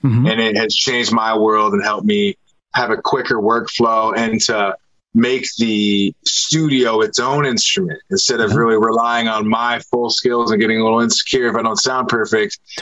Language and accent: English; Seattle, Washington, United States; I'm from Seattle. It's all I know and love.